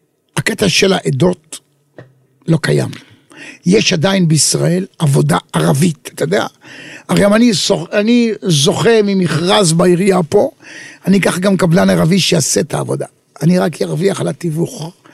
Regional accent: Tel Aviv, Tel Aviv District, Israel; אני גדלתי בתל אביב

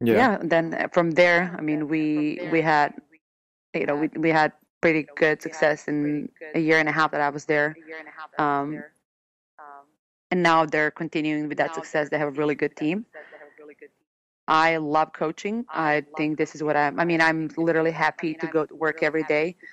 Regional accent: Serbia; Well, I was pretty good growing up in Serbia.

